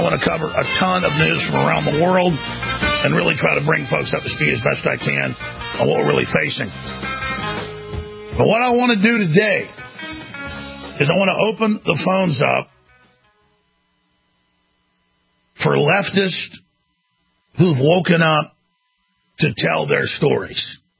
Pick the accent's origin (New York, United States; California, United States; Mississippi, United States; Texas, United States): Texas, United States; Dallas; Growing up in Dallas, I was not a big drug user, and I knew that police were dealing the drugs in Rockwall County where I live.